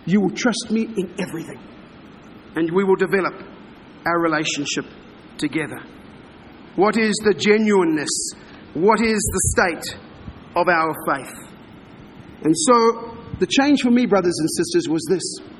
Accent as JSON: {"language": "English", "country": "South Africa", "said": "I come from South Africa, the greatest producer of gold in the world."}